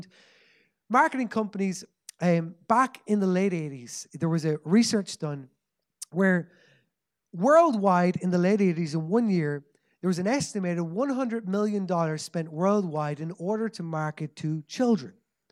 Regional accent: Leinster, Ireland; now in Dublin, Ireland; I'm originally from Kildare, been living in Dublin now for about 3.5 years

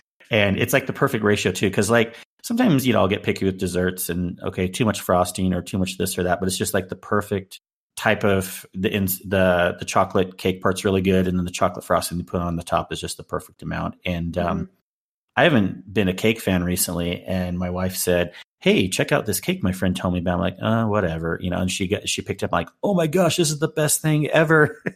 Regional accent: California, United States; Yeah, I grew up in California. I know what that is.

